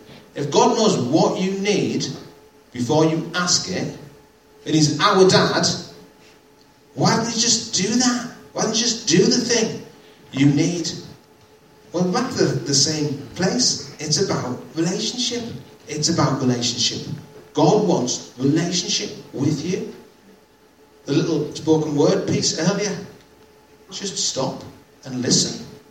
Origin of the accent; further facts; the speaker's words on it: Hartlepool, North East England, United Kingdom; So I'm from Hartlepool. Did you know that?